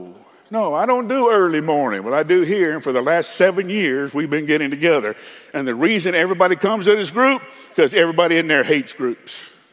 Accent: Huntsville, Alabama, United States; When I was a kid in Huntsville, Alabama, growing up in Rocket City, space was important to us.

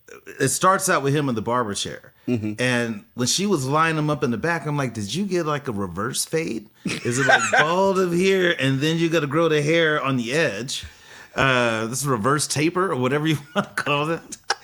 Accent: Texas, United States; I mean, I grew up in Texas, so, you know, you hear people's kind of broken English sometimes

